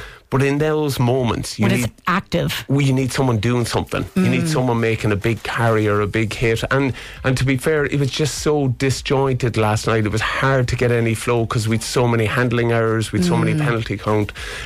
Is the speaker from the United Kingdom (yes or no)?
no; Ireland; as Irish people, I think one of our superpowers is being able to laugh at ourselves